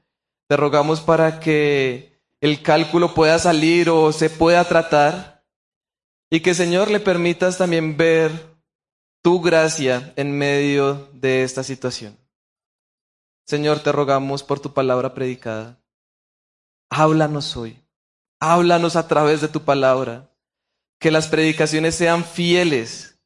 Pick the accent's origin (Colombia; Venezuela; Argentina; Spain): Colombia; Y eso es lo que tomamos como colombianos.